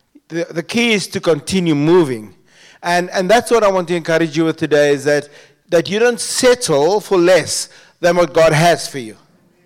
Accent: Strand, Western Cape, South Africa; I grew up in the Strand, and then later, about in 2012, we planted a church in Worcester.

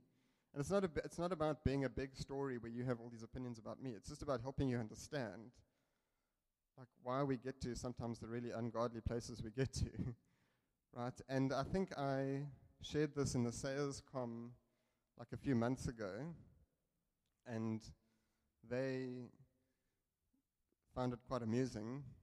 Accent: East London, Eastern Cape, South Africa; also born or lived in Port Elizabeth; we relocated at that point from East London, where I grew up, to Port Elizabeth.

